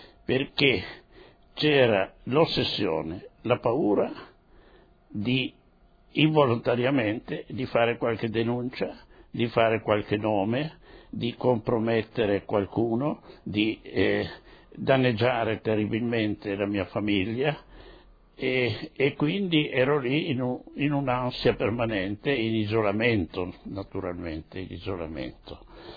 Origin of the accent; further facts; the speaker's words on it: Trieste, Friuli-Venezia Giulia, Italy; born there; sono nato a Trieste il 9 dicembre 1911, quindi una Trieste asburgica.